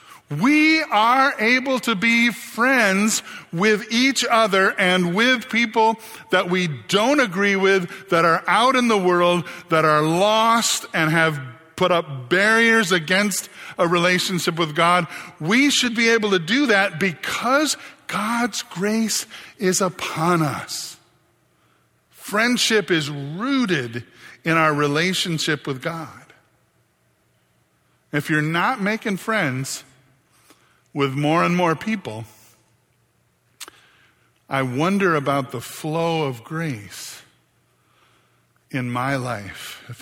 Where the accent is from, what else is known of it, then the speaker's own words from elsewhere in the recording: Michigan, United States; And you'll go, "No, I'm from Michigan."